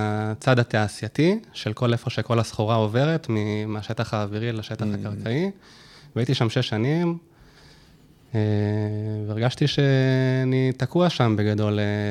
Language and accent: Hebrew; Bat Yam, Tel Aviv District, Israel; also born or lived in Rishon LeZion / Netherlands; now in Australia; נולדתי בתל אביב, גדלתי בבת ים. אחר כך עברנו לראשון, וגם תוך כדי היה לנו איזשהו ניסיון לעבור להולנד, כל המשפחה ביחד, היינו שם איזה שנתיים.